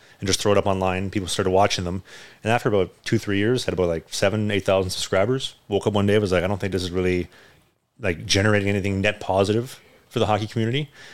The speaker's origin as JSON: {"language": "English", "town": "Cleveland", "region": "Ohio", "country": "United States", "tie": "born or raised there", "said": "You know, shout out to my hometown of Cleveland, Ohio."}